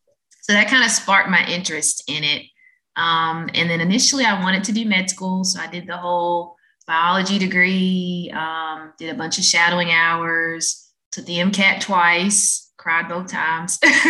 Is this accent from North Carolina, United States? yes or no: yes; North Carolina, United States; But I'm 34 years old, born and raised in North Carolina.